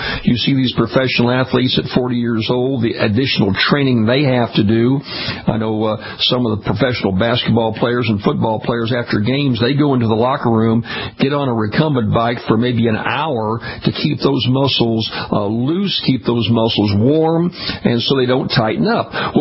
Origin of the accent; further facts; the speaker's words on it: Louisiana, United States; What happens in a number of states, including my home state right here in Louisiana